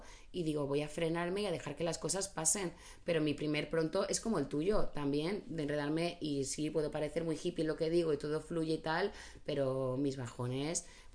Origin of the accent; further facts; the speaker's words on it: Barcelona, Catalonia, Spain; born there; cuando yo nací en Barcelona, lo máximo cuando vivíamos allí